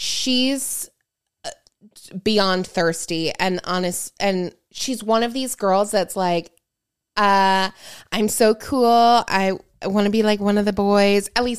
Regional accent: Grand Rapids, Michigan, United States; Okay, let's talk about the other girl that's from Grand Rapids, Michigan, because that's my hometown.

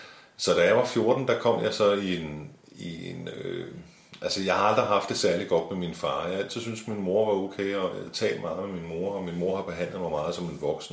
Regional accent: Capital Region of Denmark, Denmark; born there; jeg er født og opvokset i Jehovas vidner. Min familie boede på Bornholm, da jeg blev født.

